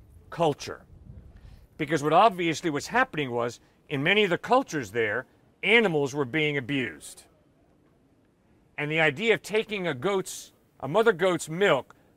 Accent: Connecticut, United States; my culture, where I grew up in Connecticut, you don't do this.

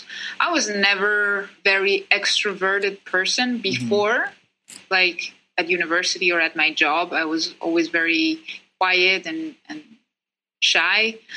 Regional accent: Chile; English is a second language; I'm from Chile, so at the beginning I started doing everything, my content, my videos, my blogs in Spanish

